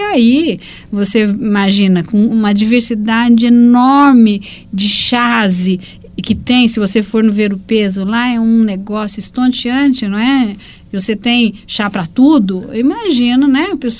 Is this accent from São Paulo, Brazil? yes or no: no; Belém, Pará, Brazil; born there; como eu também sou nascida em Belém do Pará